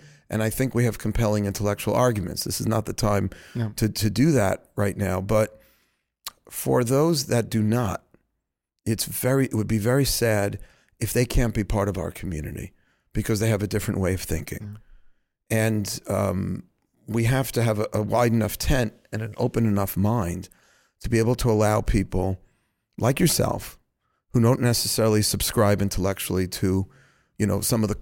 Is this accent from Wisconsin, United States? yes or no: no; Queens, New York, United States; And I remember growing up in Queens, they used to have these Christian missionary groups walking around.